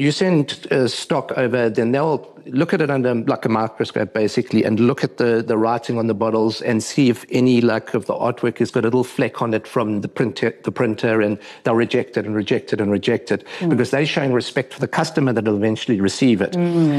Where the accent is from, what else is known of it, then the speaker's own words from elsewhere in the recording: Durban, KwaZulu-Natal, South Africa; also born or lived in Cape Town; it's so much Durban as it is because, you know, I was living in Cape Town by then, but it's more about growing up in South Africa or Africa for that matter that is very beneficial.